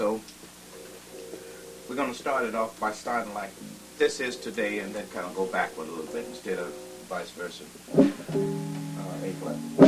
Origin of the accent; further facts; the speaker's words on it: Mississippi, United States; maybe it's because because I'm from Mississippi and they're trying to help me out.